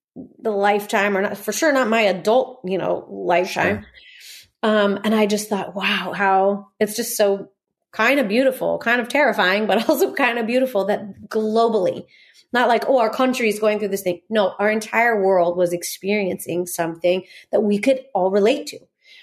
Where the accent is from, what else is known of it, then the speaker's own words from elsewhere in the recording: Norco, California, United States; also born or lived in Corona; And we're both from Norco. Yeah, maybe it is Norco, like Corona, which is this podunk town close to here where I was born in Corona, and spent the first 2 years of my life in Norco.